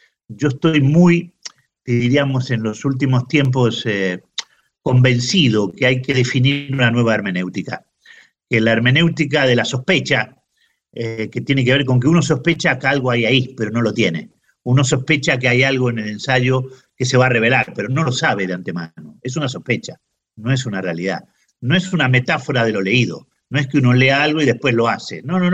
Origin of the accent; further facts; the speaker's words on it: Argentina; now in Spain; Yo soy un poco argentina y un poco España, ¿no? Ya soy de los dos lados, esto es inevitable. Después de 45 años